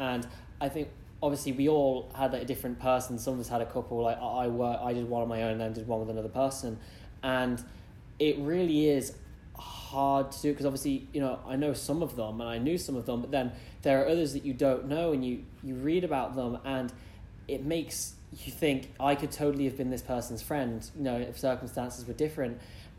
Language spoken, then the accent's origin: English; Florida, United States; but then other times we just say, oh, we're from South Florida, because you know, you don't want to bring it up